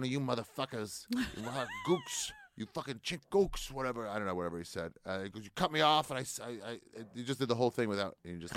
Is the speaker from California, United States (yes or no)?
no; Maryland, United States; "Hey, you're from you're from the East Coast." I was like, "Yeah, I grew up in Maryland."